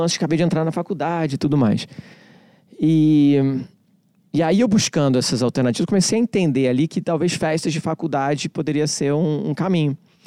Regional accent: Rio de Janeiro, Brazil; eu nasci no Rio de Janeiro, fui criado na zona sul do Rio de Janeiro.

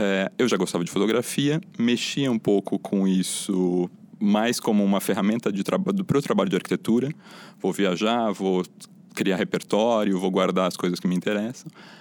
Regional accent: Itu, São Paulo, Brazil; also born or lived in Campinas; Eu estudei em Campinas, no começo da faculdade em Campinas, e a minha infância foi em Itu, no interior de São Paulo. Só vim para São Paulo para nascer.

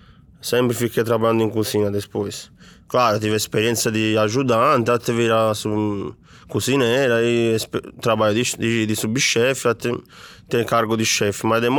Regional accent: Salerno, Campania, Italy; Portuguese is a second language; moved away as an adult; also born or lived in Rimini; Quando tinha 18 anos, fui morar. Saí de Salerno já. Então, vivi até os 18 em Salerno. E fui morar em Rimini.

